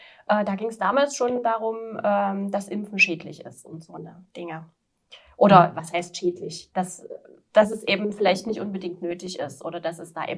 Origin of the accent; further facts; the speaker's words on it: Delitzsch, Saxony, Germany; ich bin dann ziemlich früh ausgezogen zu Hause, mit 16 schon, und habe in Delitzsch.